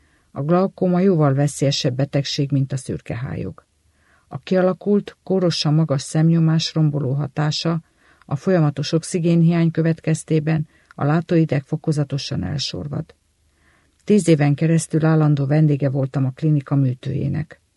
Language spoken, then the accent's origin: Hungarian; Pilis, Pest, Hungary; born there; Pilis községben születtem. 2,5 éves koromban fogadtak be az óvodába, a bátyám mellé.